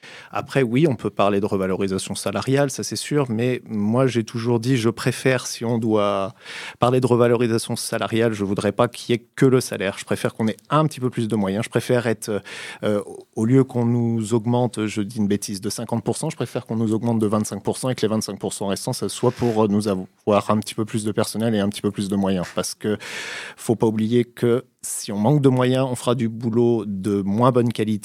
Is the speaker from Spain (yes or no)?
no; France; now in Switzerland; Alors moi, pour la petite histoire, je suis français, donc j'ai pratiqué pendant 13 ans en fait en France